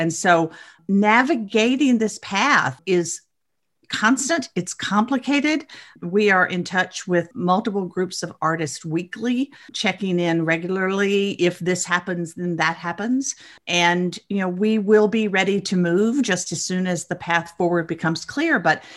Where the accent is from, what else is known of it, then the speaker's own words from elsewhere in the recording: North Carolina, United States; Yeah, we do. I grew up just outside of Chapel Hill.